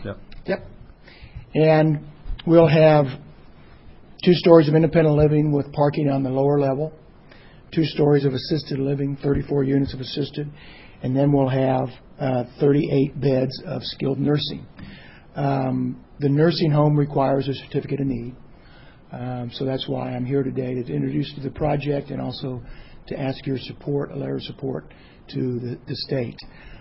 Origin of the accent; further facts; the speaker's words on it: Webster City, Iowa, United States; now in Olathe, United States; I'm with Scenic Development Company. I actually live in Olathe, Kansas. Born and raised in Webster City, Iowa.